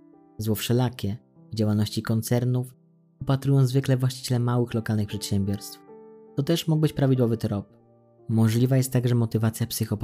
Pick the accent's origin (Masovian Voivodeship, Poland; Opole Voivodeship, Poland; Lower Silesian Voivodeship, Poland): Masovian Voivodeship, Poland; Warsaw; Ja sam, będąc warszawiakiem, wnukiem warszawiaka, czułem sztuczność w tym sformułowaniu.